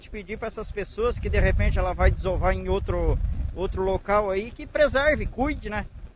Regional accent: Cambará do Sul, Rio Grande do Sul, Brazil; moved away; É, eu sou de Cambará, mas radicalista aqui. Tô morando por aqui.

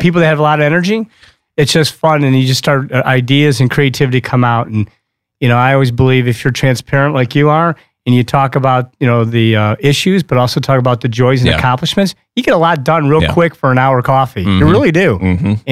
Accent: Ohio, United States; moved away as an adult; now in Michigan, United States; Nope, I grew up in Ohio. I went to the Ohio State University.

